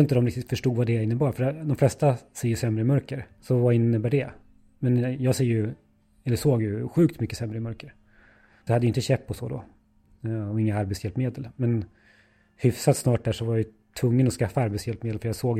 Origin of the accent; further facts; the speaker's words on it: Nyköping, Södermanland, Sweden; För jag kom ju från Nyköping då, eller uppvuxen i Nyköping.